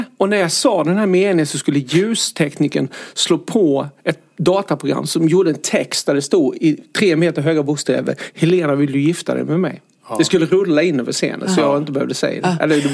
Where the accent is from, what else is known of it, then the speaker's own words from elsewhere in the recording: Halmstad, Halland County, Sweden; Hemma i Halmstad.